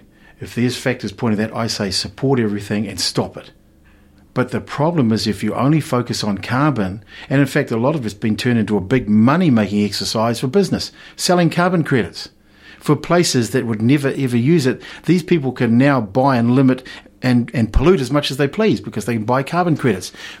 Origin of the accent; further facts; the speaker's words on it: Otara, Auckland, New Zealand; when I was raised in Otara there, we were right at the end. We had all farmland around us where I grew up.